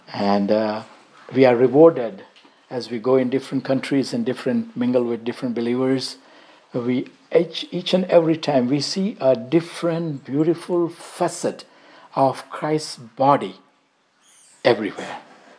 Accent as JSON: {"language": "English", "country": "United States", "said": "I said, I am from America."}